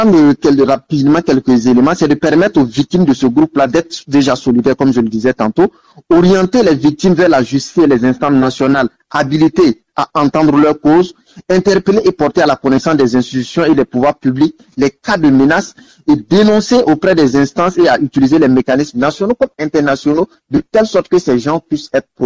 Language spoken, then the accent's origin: French; Burkina Faso; Nous avons su en interne en tant que Burkinabé remobiliser nos ressources nécessaires